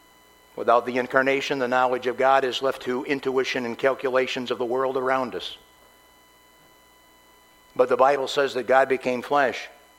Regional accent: Michigan, United States; born there; I was born in Eastern Michigan.

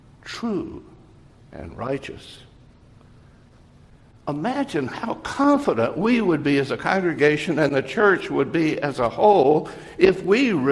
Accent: the South, United States; Now, growing up in the South and with a Southern heritage, the … is, in my youth, was not one of the favorite songs that were sung in local churches.

